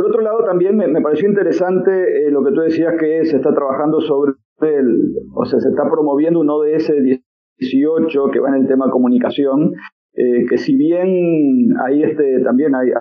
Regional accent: Uruguay; de Uruguay.

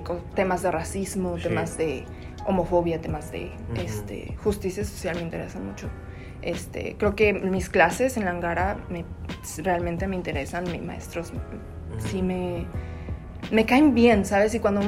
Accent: Mexico City, Mexico; now in Vancouver, Canada; Pues nací y crecí toda mi infancia en México, la ciudad. Nací en Coyoacán y pues ahí en mi casita cerca de la casa de mis abuelos.

